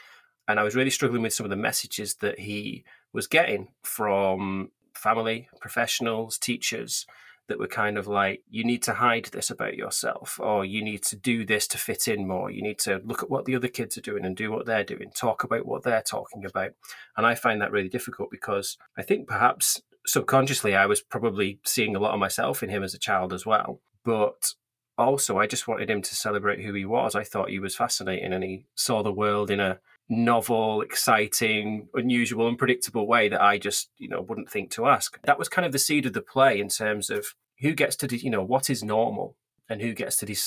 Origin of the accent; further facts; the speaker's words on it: Horwich, North West England, United Kingdom; now in Yorkshire, United Kingdom; So I was born and raised in a town called Horwich near Bolton in the north of England, not far from Manchester. But I now live a little bit further away than that. I'm just over the border in Yorkshire